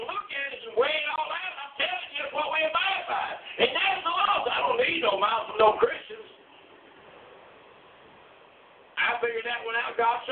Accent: United States; born there; I have every right in my heart, amen, and by law to say what I want to because I was born in America.

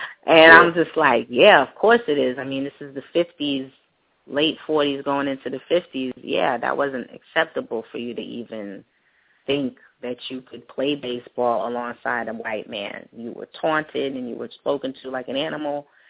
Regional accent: Stamford, Connecticut, United States; And I grew up in Stanford, and 42 was about Jackie Robinson

